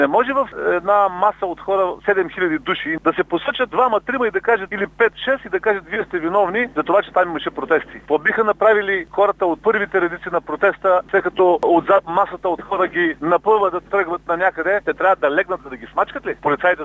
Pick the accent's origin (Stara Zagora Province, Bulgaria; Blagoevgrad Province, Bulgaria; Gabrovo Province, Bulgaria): Blagoevgrad Province, Bulgaria; Ribnovo; born there; Аз съм роден в Рибново, от 3000 души, живеещи в Рибново, половината ми са родини.